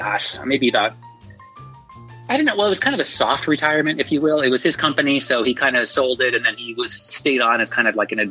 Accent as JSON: {"language": "English", "region": "Hawaii", "country": "United States", "tie": "born or raised there", "said": "Well, I was born in Hawaii. That's my hometown. I grew up there. I was born and raised in Hawaii."}